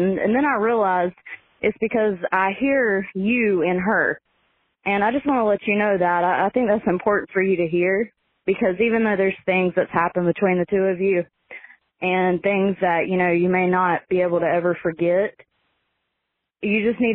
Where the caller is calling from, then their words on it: Belton, South Carolina, United States; from Belton, South Carolina. Since y'all are from around here, I guess it's better to tell you I'm from Possum Kingdom.